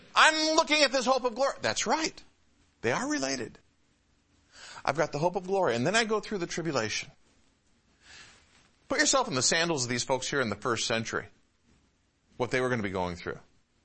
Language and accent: English; Midwest, United States; I grew up in the Midwest.